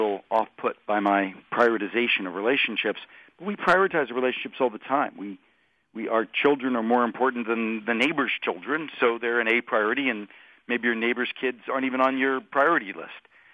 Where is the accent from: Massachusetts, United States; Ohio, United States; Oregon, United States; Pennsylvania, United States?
Pennsylvania, United States; Pittsburgh; growing up in Pittsburgh, an immigrant Italian family, the struggles that my family had in the 70s of being unemployed